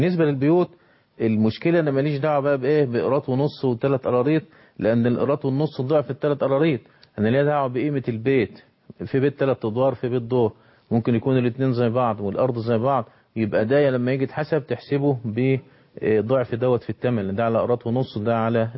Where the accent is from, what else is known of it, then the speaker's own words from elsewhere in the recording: Egypt; انما اللي بيحدث عندنا في مصر من اقصاها الى ادناها الا من رحم الله، ده غلط